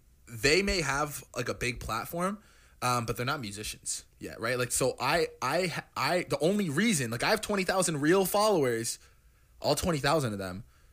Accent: Cape Cod, Massachusetts, United States; I moved to Boston 4 to 5 years ago. I'm from Cape Cod.

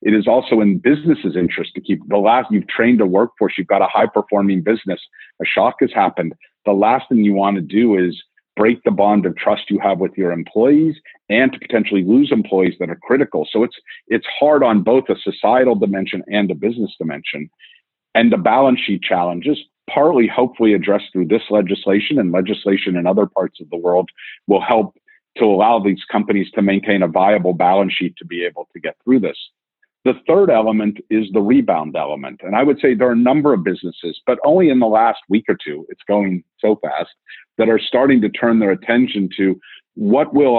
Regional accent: New York, United States

